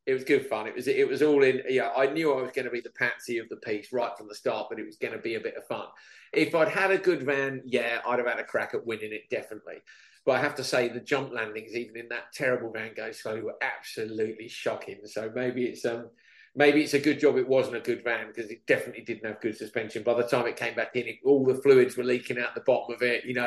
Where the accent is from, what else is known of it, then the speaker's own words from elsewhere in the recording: United Kingdom; I know the Americans love being American and I love being British.